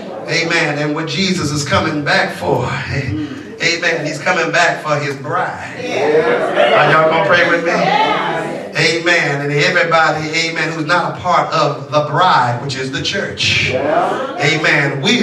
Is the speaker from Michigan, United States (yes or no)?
no; Compton, California, United States; I told y'all I was from Compton. I told y'all that already.